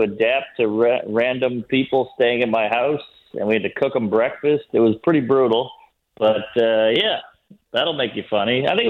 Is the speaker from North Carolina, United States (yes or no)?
no; New Orleans, Louisiana, United States; Well, I grew up outside right outside the French Quarter in a shitty, in a dilapidated mansion.